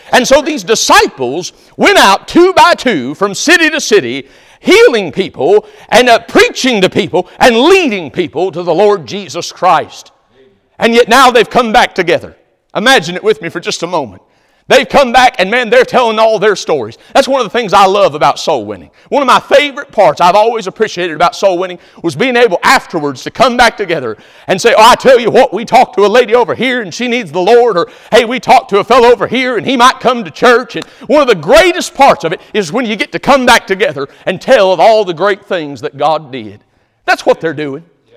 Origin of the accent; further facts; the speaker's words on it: Knoxville, Tennessee, United States; born there; I was born in Knoxville, Tennessee, that I was born into a family that would tell me the gospel